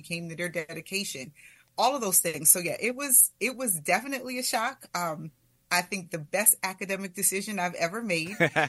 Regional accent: Lancaster, Pennsylvania, United States; You know, I grew up in Lancaster, Pennsylvania. I did go through the school district of Lancaster, which was, pretty diverse.

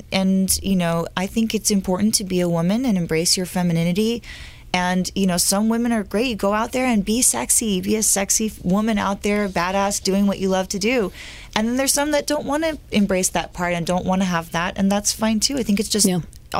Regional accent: Los Angeles, California, United States; The first time I played at the Whiskey, because I'm from here, this is my hometown. You know, the Whiskey is my home stage.

